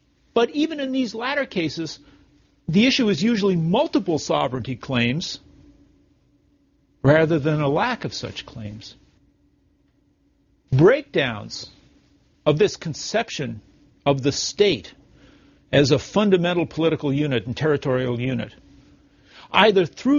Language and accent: English; Canada; as a Canadian, I see that the border between the United States and Canada has gotten somewhat more border-like